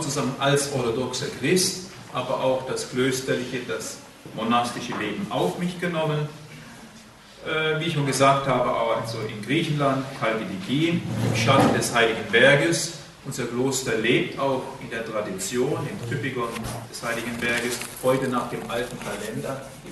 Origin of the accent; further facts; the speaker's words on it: Germany; born there; bin kein Grieche, obwohl ich da in diesem Kloster des heiligen Arsenius in Kappadokia lebe. Ich bin also in Deutschland geboren und entstamme also auch dieser Nation, diesem Volk.